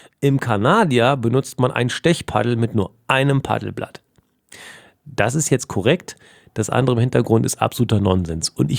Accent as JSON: {"language": "German", "town": "Hildesheim", "region": "Lower Saxony", "country": "Germany", "tie": "born or raised there", "said": "In Hildesheim, in meiner Heimatstadt, gibt es da so einen innerstädtischen Parcours."}